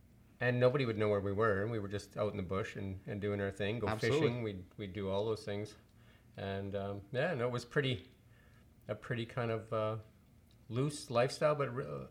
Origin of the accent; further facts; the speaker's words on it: Midway, United States; Yeah, no, I grew up in Midway.